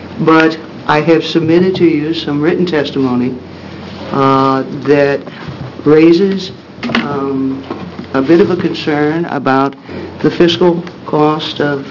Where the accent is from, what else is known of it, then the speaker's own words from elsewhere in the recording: Medford, Oregon, United States; I'm currently the chair of the ACLB. I'm from Medford.